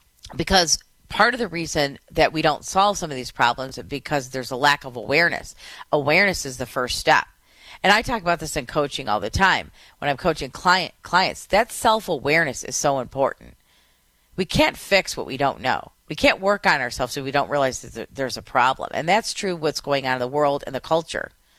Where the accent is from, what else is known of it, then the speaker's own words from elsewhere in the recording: Michigan, United States; Here in Southeast Michigan, in my home state, it is raining.